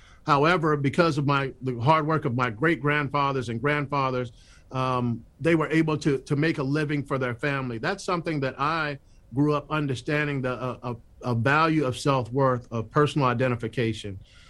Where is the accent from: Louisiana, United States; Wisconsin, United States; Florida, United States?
Florida, United States; also born or lived in Panama; growing up in Florida and coming to this country from Panama, I knew nothing about the plight of these Black farmers.